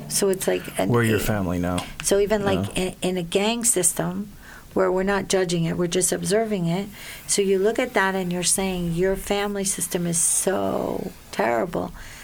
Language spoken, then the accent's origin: English; Rhode Island, United States; born there; And my parents were receivers of that, and I was born in Rhode Island. My dad had a chicken farm.